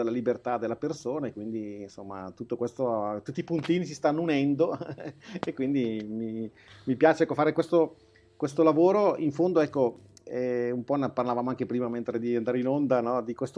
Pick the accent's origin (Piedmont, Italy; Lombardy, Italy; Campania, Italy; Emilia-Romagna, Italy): Lombardy, Italy; Brescia; io sono cresciuto in seminario a Brescia, sono bresciano di origini